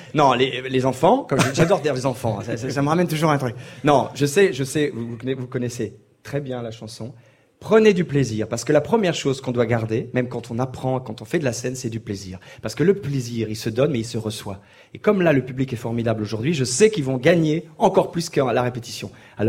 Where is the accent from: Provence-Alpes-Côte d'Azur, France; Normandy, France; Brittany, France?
Normandy, France; Cherbourg; born there; Je suis né à Cherbourg, effectivement.